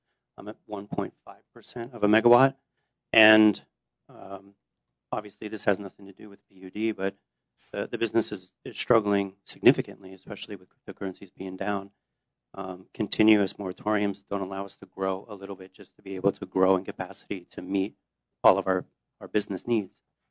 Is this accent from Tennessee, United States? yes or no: no; California, United States; I moved my family here to this area. I'm also from the Bay Area.